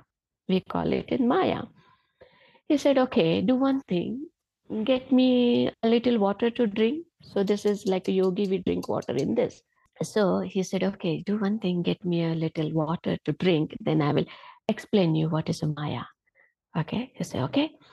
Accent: India; English is a second language; being an Indian woman who comes from the rural area and achieving so much.

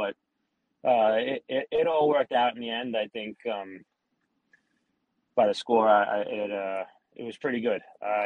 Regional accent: Staten Island, New York, United States; we grew up in Staten Island.

